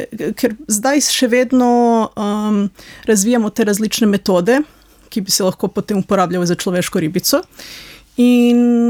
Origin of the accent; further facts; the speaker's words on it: Serbia; moved away as an adult; now in Slovenia; Jaz sem drugače iz Srbije in sem zaključila magisterij v Srbiji.